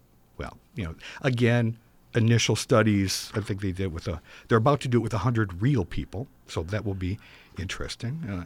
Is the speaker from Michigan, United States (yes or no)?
no; California, United States; I grew up in Southern California back before people ruined it.